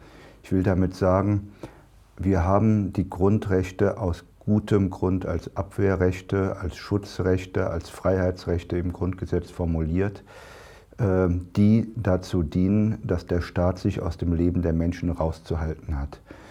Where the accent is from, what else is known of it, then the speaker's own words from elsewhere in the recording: Germany; Ich mag Deutschland, das ist meine Heimat. Und was ich liebe, ist deutsche Sprache